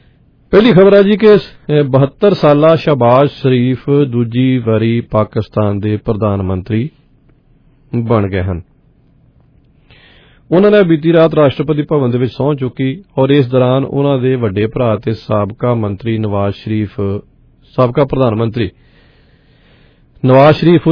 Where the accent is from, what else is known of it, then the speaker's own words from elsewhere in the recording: Bhetan, Punjab, India; ਅਸੀਂ ਨਿੱਕੇ ਨਿੱਕੇ ਹੁੰਦੇ ਸੀ ਉਦੋਂ ਤੇ ਸਾਡਾ ਪਿੰਡ ਭੇਟਾਂ ਤੇ ਨਾਲ ਬਲੇਰ ਖਾਨਪੁਰ ਤੇ ਉੱਥੇ ਉਹ ਪਿੰਡਾਂ ਦੇ ਵਿੱਚ ਨਾ ਆਉਂਦੇ ਹੁੰਦੇ ਸੀਗੇ